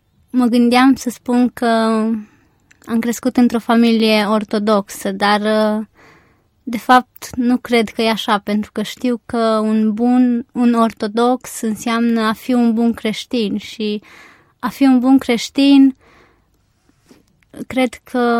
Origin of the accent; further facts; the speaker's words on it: Anina, Caraș-Severin, Romania; now in Timișoara, Romania; Sunt din Anina, județul Caraș-Severin și acum locuiesc în Timișoara.